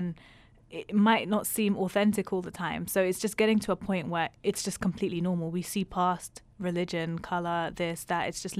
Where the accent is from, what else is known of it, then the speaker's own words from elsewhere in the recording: London, United Kingdom; Yeah, I'm from London, which is, okay, it's like fashion capital